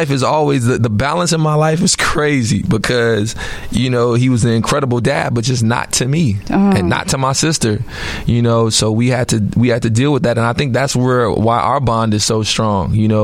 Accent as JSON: {"language": "English", "town": "Chicago", "region": "Illinois", "country": "United States", "said": "as a Chicagoan, every ignorant, crazy homie that I've ever had growing up."}